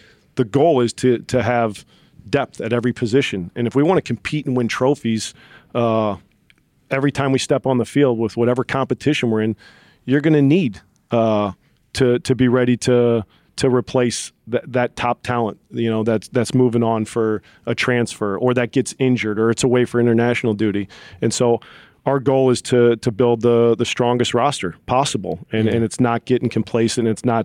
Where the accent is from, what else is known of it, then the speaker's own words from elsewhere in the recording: United States; I say soccer because I grew up in America.